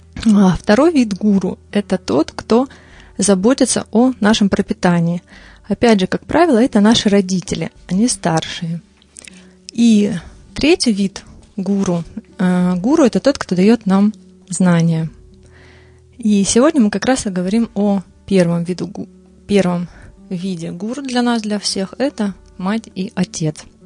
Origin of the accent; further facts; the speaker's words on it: Krasnodar, Krasnodar Krai, Russia; born there; Вот я родилась, например, в Краснодаре